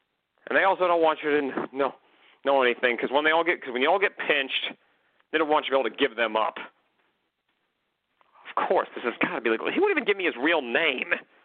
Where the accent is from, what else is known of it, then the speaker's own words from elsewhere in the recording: McKinleyville, California, United States; My hometown of McKinleyville, then all the way to Miami, Florida.